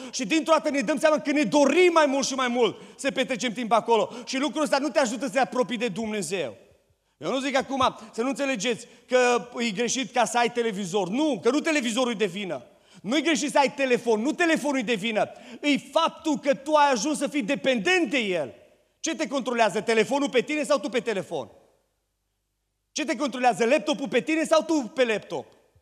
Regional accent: Oradea, Bihor County, Romania; also born or lived in United States; now in Orșova, Romania; În urmă cu 7 ani de zile, Dumnezeu ne-a chemat să ne mutăm din Statele Unite, să ne mutăm în Orșova. Deloc sunt din Oradea, nu sunt din Orșova.

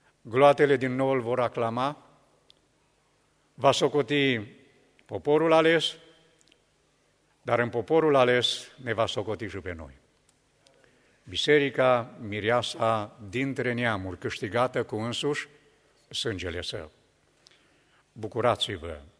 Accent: Romania; born there; Zice, m-am născut în România. Da, eu sunt născut în România. Odată m-am născut în România.

